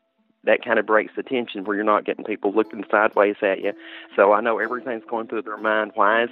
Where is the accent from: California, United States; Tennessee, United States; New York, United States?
Tennessee, United States; I am from Tennessee, and they knew that when they hired me.